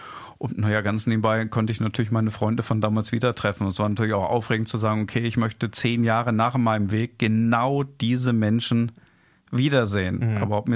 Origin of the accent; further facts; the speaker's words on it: Hemmingen, Lower Saxony, Germany; in Hannover-Hemming, also vor den Toren Hannovers, wo ich herkomme